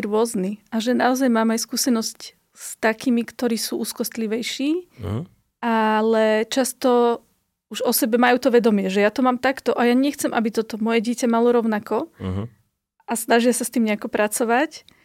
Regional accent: Žilina Region, Slovakia; Vlastne ja som vyrastala pod Malou Fatrou

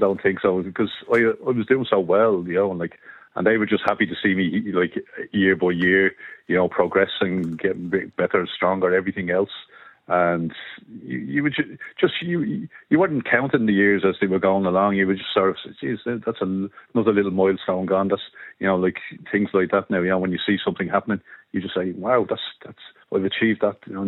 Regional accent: Coolock, Leinster, Ireland; but she knew I was from Coolock, obviously

